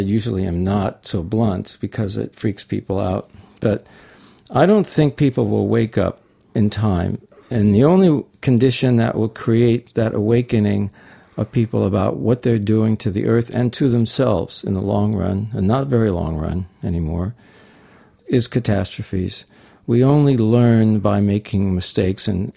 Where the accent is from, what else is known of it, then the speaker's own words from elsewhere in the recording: San Diego, California, United States; And I grew up in San Diego and went into the canyons of San Diego.